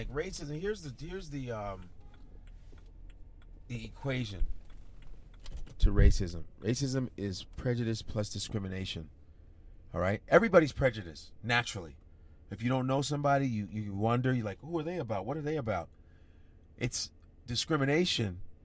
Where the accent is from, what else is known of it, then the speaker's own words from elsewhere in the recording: Chicago, Illinois, United States; because when I grew up in Chicago